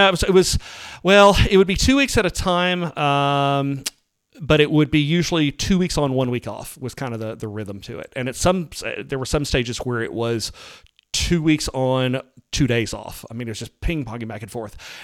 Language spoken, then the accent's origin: English; Atlanta, Georgia, United States; I grew up in the Atlanta area.